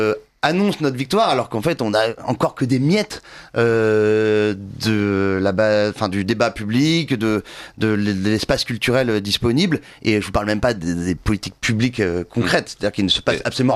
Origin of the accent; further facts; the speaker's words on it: Louveciennes, Île-de-France, France; mon voisin de Loucienne, là où j'ai grandi